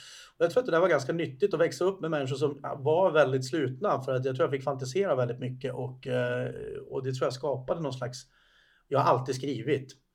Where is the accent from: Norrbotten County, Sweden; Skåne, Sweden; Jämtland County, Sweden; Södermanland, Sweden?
Norrbotten County, Sweden; Kiruna; jag är ju född och uppvuxen i Norrbotten, i liksom Kiruna.